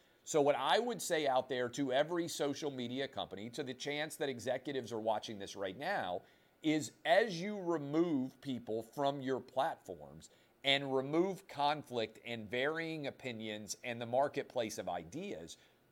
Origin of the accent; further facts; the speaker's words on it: Nashville, Tennessee, United States; even though I grew up in Nashville, not a music guy.